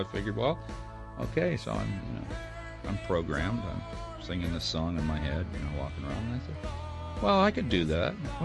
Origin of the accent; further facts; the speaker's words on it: Canada; I'm a Canadian. I'm mostly a citizen of the planet and a student of history